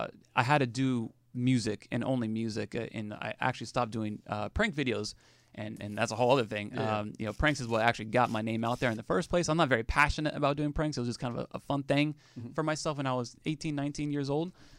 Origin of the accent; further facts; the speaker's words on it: California, United States; also born or lived in Los Angeles; I was born and raised in Orange County.